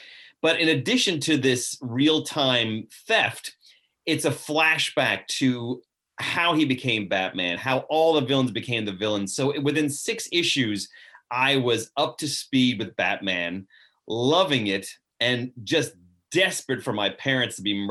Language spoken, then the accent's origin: English; New York, United States; I grew up on Long Island.